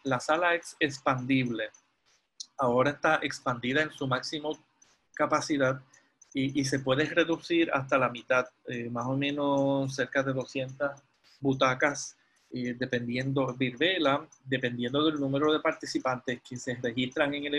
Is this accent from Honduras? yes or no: no; Puerto Rico; soy de Puerto Rico, pero estoy conectado con una red de México